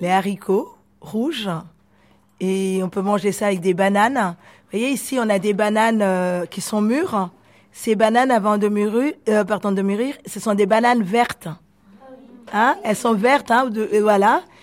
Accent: Burundi; Moi je suis d'origine, je viens d'un pays qui s'appelle le Burundi et mon prénom est plus français. Mais mon nom est plus du coup du Burundi.

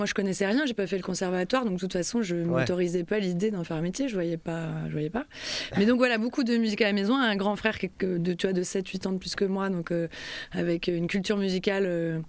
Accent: Nantes, Pays de la Loire, France; moved away as an adult; also born or lived in Réunion; Au départ, je suis nantaise, moi.

